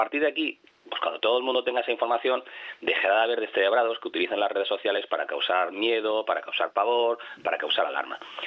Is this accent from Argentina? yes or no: no; Canary Islands, Spain; vivimos en un archipiélago volcánico. Con lo cual, si alguien está acostumbrado a convivir con sus volcanes, pues somos los canarios.